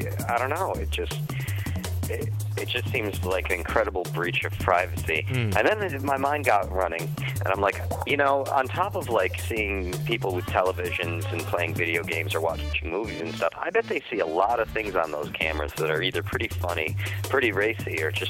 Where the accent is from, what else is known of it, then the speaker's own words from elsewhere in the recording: United States; actually, I don't have one. I'm from the United States.